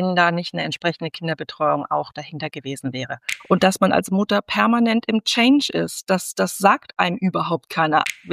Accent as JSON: {"language": "German", "town": "East Berlin", "region": "Berlin", "country": "Germany", "tie": "born there", "said": "Ich bin in Ostberlin geboren."}